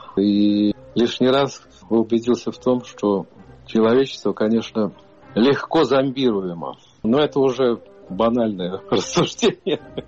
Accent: Moscow Oblast, Russia; born there; Я родился в Подмосковье и обожаю его.

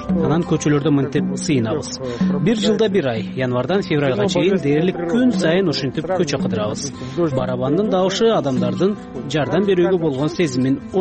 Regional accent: Kazakhstan; Ата тегим украиндер, агам, эки эжем бар. Ата энем кайтыш болуп кетти. Баарыбыз Казахстанда төрөлдүк. Ошол жакта чоңойдук.

